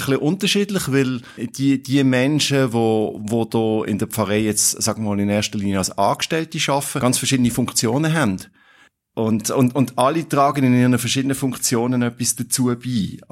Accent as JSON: {"language": "German", "region": "Basel-Landschaft", "country": "Switzerland", "tie": "born or raised there", "said": "Ich bin so ein bisschen ein Agglomerationskind. Also ich bin im Agglomerationsgebiet aufgewachsen, im Baselbiet, und habe immer in Agglomerationsort gelebt."}